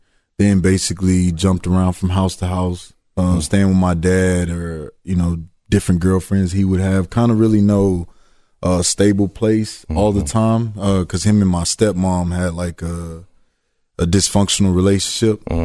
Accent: Houston, Texas, United States; I was born and raised in Houston, Texas. Lived in foster homes.

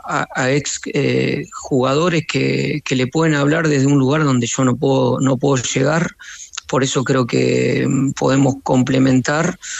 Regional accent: Entre Ríos, Argentina; Si bien yo soy de Entre Ríos y vivo a 15 minutos cruzando el puente de Salto

